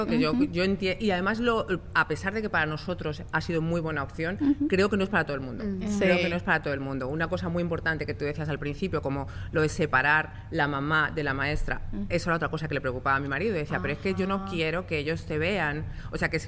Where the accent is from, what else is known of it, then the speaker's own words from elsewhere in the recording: Spain; En España no existe, yo soy española, en España no existe homeschool.